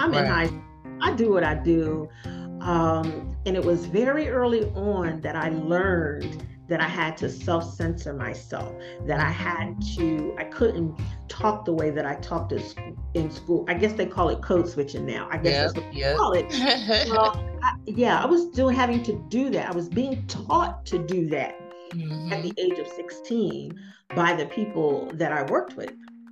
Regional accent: Philadelphia, Pennsylvania, United States; I mean, I'm from South Philly.

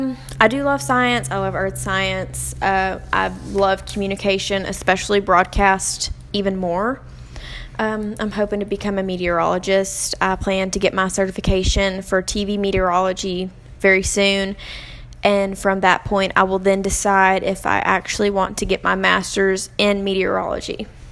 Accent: Vidor, Texas, United States; I am from Vidor, Texas, which is about 15 minutes from Beaumont, Texas.

